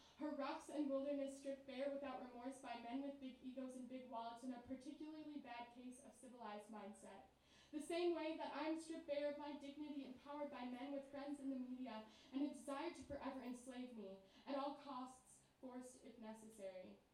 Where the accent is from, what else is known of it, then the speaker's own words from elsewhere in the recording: Wisconsin, United States; I'm from Wisconsin, so like, yeah, there's like, it's just not really that pretty there.